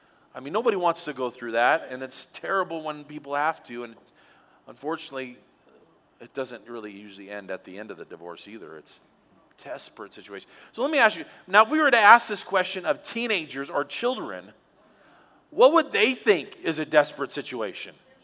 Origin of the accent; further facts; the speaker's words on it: West Coast, United States; I grew up on the West Coast. I can make fun of it.